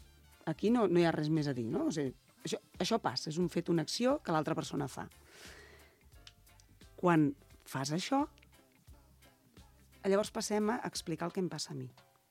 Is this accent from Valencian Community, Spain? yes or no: no; Catalonia, Spain; nosaltres som catalans, que estem vivint a Catalunya